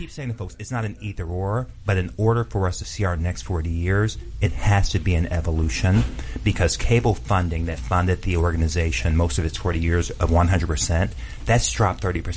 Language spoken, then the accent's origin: English; Detroit, Michigan, United States; Because part of what community access's power was when I grew up in Detroit, you know this, Darlene, I would watch Homie Young just cuss out city council.